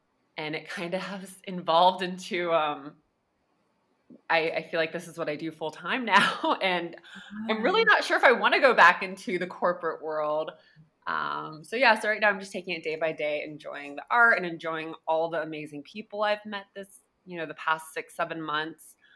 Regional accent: Ohio, United States; now in Brooklyn, United States; So I'm like Marianne, I am not originally from New York. I grew up in the Midwest in Ohio, and my background has always been in fashion.

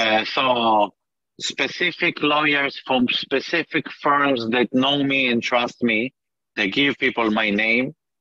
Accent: Canada; I am Canadian.

